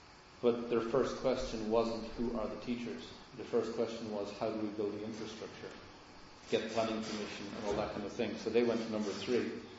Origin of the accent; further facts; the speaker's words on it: Ireland; because I'm from Ireland, it was the Celtic Church and the Roman Church, and St. Patrick came to Ireland to make everyone Christian.